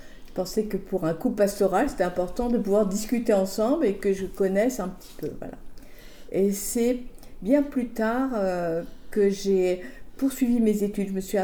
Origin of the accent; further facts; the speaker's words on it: Paris, Île-de-France, France; born there; je dirais autour de Paris. Voilà, oui. Je suis née à Paris, j'ai fait la Normandie